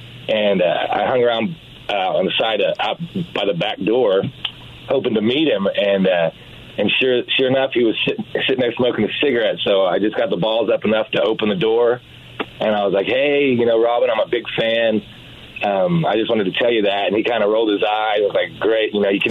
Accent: Missouri, United States; now in Tempe, United States; Well, I grew up in Missouri.

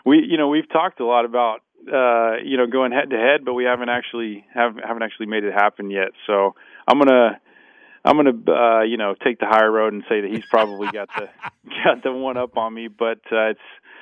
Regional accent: Oklahoma, United States; growing up in Oklahoma, it was, I went to a real small high school, and I just didn't have a lot of offers.

